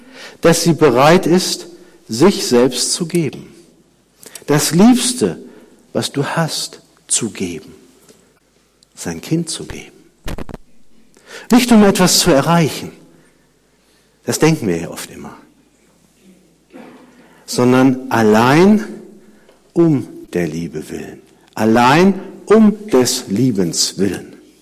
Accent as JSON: {"language": "German", "town": "Andernach", "region": "Rhineland-Palatinate", "country": "Germany", "tie": "born or raised there", "said": "ich bin ja groß geworden in Andernach, das ist ganz in der Nähe von der Mosel"}